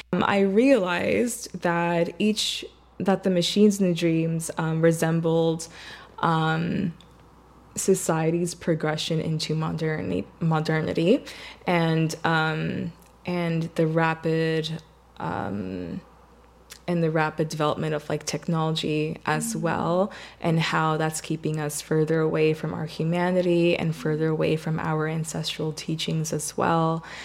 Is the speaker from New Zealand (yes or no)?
no; Puerto Rico; I'm from Puerto Rico, and in Puerto Rico, like our indigenous nation is Taíno, so which is also part of my ancestry and my heritage.